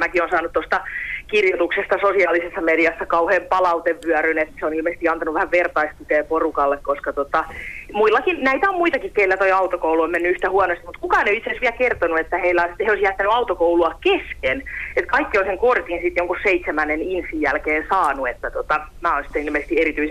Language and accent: Finnish; Viiala, Pirkanmaa, Finland; mä oon Viialassa kotoisin siitä Tampereen kupeesta